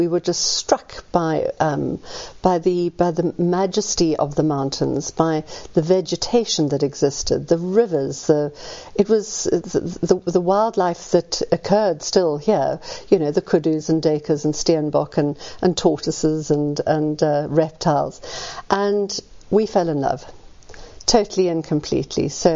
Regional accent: Johannesburg, Gauteng, South Africa; born there; Well, for a start, I'm a South African. I was born in Joburg, and so I used to drive through the Karoo.

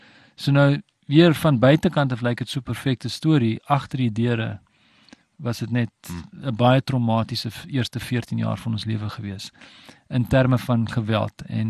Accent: Stellenbosch, Western Cape, South Africa; born there; Ek's gebore in Stellenbosch in 1968, so dis 51 jaar terug, amper, 50 jaar terug.

